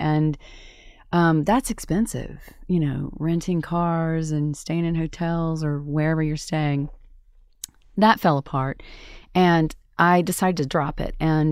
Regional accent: Mississippi, United States; I was born and raised in Mississippi. We didn't talk about that kind of stuff and grew up in the Baptist church.

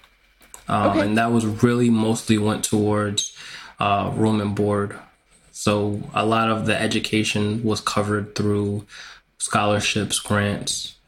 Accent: New York, United States; moved away; So I grew up in New York. My mom decided that she wanted to go to Texas. And so I was like, all right, I'll go with you.

